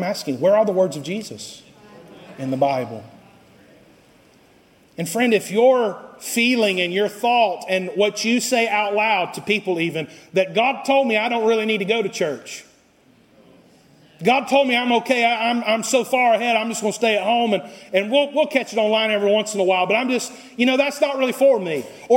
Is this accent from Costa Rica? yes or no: yes; Costa Rica; Now, I grew up in Costa Rica for 12 years, and those were my formative years, so I lost some of the hillbilly identity